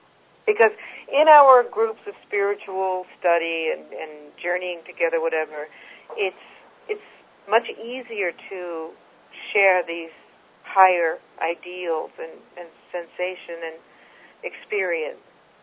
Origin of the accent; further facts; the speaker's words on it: San Francisco, California, United States; since I'm from San Francisco, which is anything can happen land